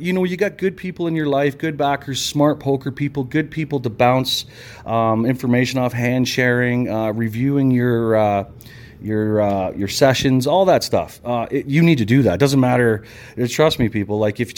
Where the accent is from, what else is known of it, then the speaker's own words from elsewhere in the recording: Brantford, Ontario, Canada; A friend of mine from my hometown growing up had moved to where I live now. He worked with my wife, wasn't my wife at the time, but he said to her, I got a buddy back in Brantford